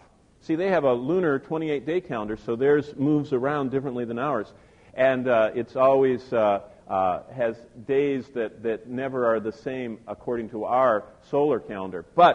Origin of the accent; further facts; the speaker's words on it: Michigan, United States; Now, I don't know about you, but I grew up here in Michigan, and I remember we used to celebrate...